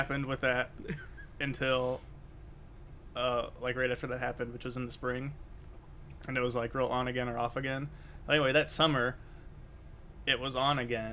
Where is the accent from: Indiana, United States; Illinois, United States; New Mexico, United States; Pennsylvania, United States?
Indiana, United States; born there; I was born in Indiana.